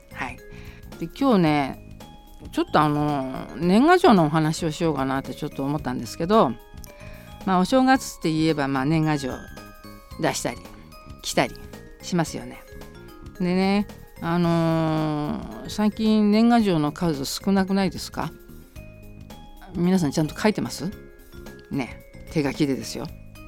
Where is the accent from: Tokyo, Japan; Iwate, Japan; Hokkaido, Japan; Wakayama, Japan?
Tokyo, Japan; 江戸っ子なんでお祭り好きなんですよ。